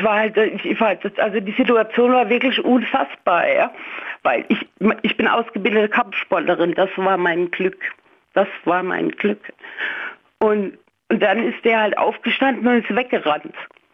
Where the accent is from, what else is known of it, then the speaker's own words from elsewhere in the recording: Rhineland-Palatinate, Germany; Ich bin in der Vorderpfalz aufgewachsen und war zu der Zeit öfter bei einer Freundin in Mannheim zu Besuch